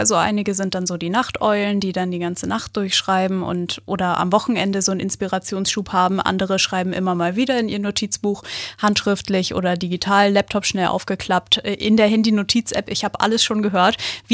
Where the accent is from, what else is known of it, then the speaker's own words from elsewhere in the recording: Northern Germany, Germany; ich musste da als Norddeutsche durch und durch echt erstmal wirklich einen Moment überlegen